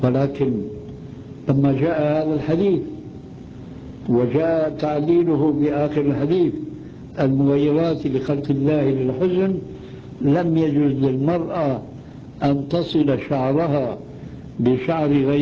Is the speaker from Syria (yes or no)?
yes; Syria; كثير من البلاد عندنا في سوريا